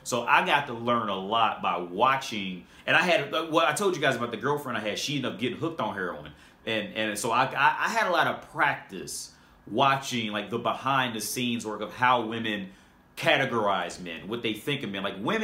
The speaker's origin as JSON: {"language": "English", "region": "Ohio", "country": "United States", "said": "I'm from Ohio, and this is in Dayton, Ohio, where I was going to school."}